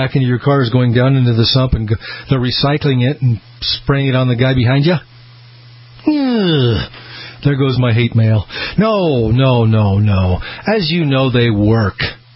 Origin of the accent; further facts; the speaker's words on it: Boise, Idaho, United States; Shout out to our great brand new affiliate here, my hometown, KBOI AM 670.